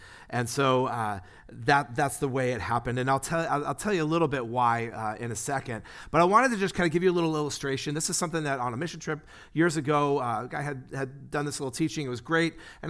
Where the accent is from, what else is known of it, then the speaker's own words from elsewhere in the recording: California, United States; I grew up in the Bay Area.